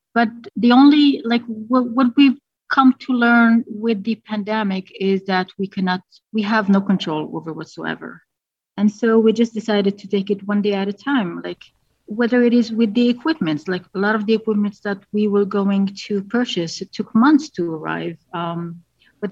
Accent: Algeria; now in United States; I grew up in Algeria, and it used to be a French colony.

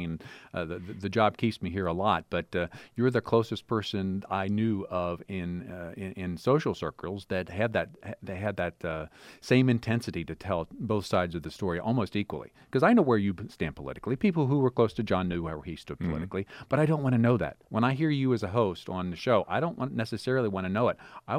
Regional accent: Pennsylvania, United States; I can remember the first time I picked up WNBC in New York from my hometown in Pennsylvania

